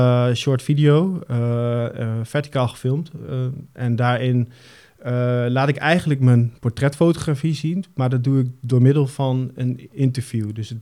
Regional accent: Emmen, Drenthe, Netherlands; also born or lived in Zevenaar; now in Zwolle, Netherlands; Maar ik ben een jongen van de provincies. Ik ben geboren in Zevenaar, opgegroeid in Emmen en ik woon nu in Zwolle.

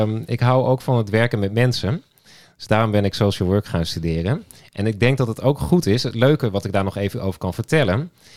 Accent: Zeijen, Drenthe, Netherlands; Ik kom oorspronkelijk uit Drenthe. Ik ben geboren en getogen in Zeien. Dat is een klein dorpje ten noorden van Assen.

